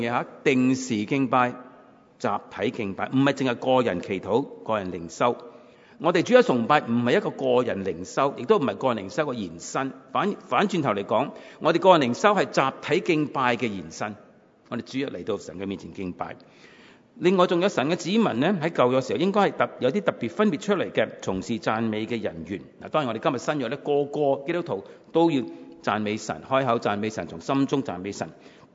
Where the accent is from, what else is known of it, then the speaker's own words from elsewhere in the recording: China; first language Cantonese; 我们广东话查查打查查